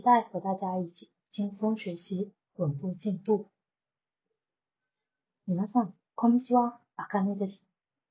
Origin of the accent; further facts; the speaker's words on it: Guangdong, China; Japanese is a second language; now in Japan; 私は広東省出身で、大学では日本語を専攻しました。